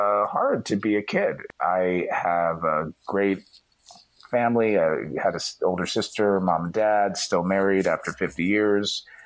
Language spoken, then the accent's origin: English; Ohio, United States; Only pride for growing up in Ohio. And I was just back there for the 4th. It's a beautiful place. It's a great place.